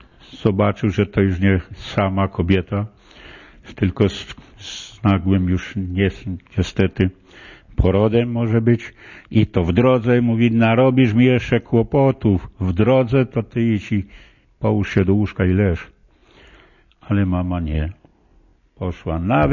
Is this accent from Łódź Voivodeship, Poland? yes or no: yes; Żytno, Łódź Voivodeship, Poland; Pochodzę z okolic Częstochowy, mała wieś, gmina Żytno, powiat Radomsko.